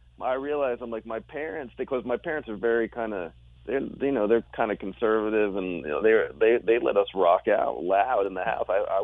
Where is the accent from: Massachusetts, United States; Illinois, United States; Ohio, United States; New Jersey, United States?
New Jersey, United States; You know, we grew up in Jersey